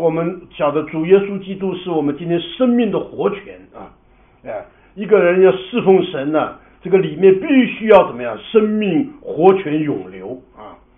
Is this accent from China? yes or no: yes; China; 这个我们中国人讲这个山有多高啊，水就有多高啊